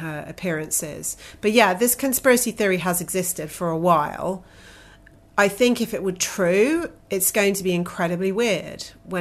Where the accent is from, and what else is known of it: United Kingdom